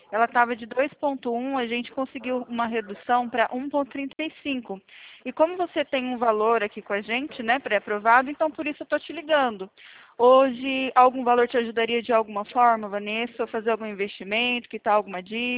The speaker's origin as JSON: {"language": "Portuguese", "town": "Presidente Prudente", "region": "São Paulo", "country": "Brazil", "said": "eu sou de Presidente Prudente, mas a gente atende o Brasil inteiro, tá?"}